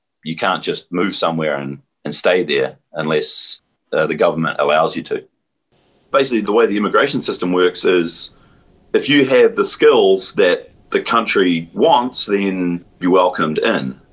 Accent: Wellington, New Zealand; I'm from Wellington, the capital. It's where all the government buildings are. It's got a great university there called Victoria University. It's a hilly city, similar to Pittsburgh, similar size to Pittsburgh actually as well. It's windy. It's exposed to the Southern Ocean.

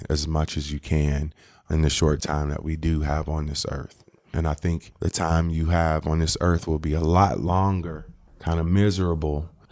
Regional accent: Syracuse, New York, United States; I was raised in Syracuse, New York. For the most part, my immediate family was very tight. I come from a single parent home.

